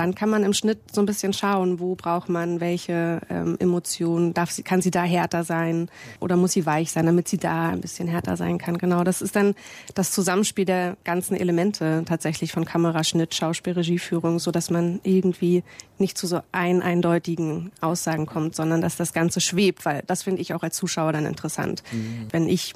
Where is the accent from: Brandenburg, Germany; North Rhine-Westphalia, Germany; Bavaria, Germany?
Brandenburg, Germany; Frankfurt; moved away; dass mit dem Weggang aus Frankfurt-Oder, wo ich groß geworden bin, Herkunft plötzlich so wichtig wurde und das nicht so selbstverständlich war